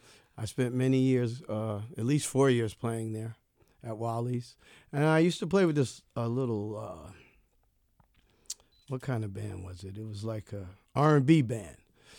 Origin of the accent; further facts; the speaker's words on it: South Carolina, United States; moved away as an adult; also born or lived in New York; now in Boston, United States; I was born in New York and spent some time there. My family moved to South Carolina. I left South Carolina at 18 and moved here to Boston.